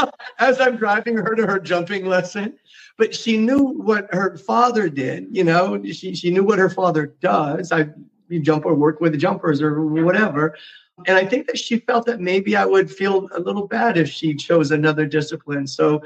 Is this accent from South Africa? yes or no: no; Calgary, Alberta, Canada; as Canadians, we just did turkey and ham. And as a Canadian, we just try and be like Americans